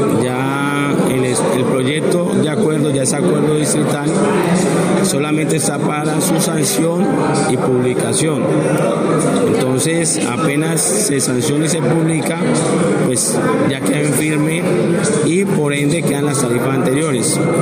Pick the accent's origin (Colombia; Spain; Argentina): Argentina; Buenos Aires Province; si nosotros queremos como bonaerense un sistema de alumbrado público eficiente y competitivo